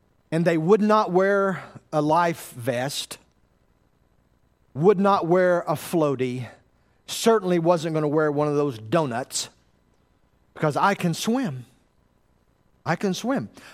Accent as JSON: {"language": "English", "region": "the South", "country": "United States", "said": "No, I'm from the South. We had that."}